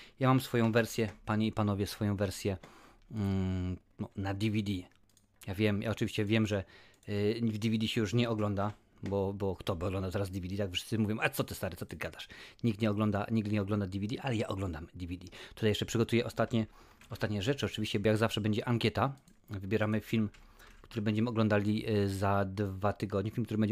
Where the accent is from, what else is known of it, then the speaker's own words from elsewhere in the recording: Lesser Poland, Poland; Ja jestem z Małopolski, u nas i wychodzi na pole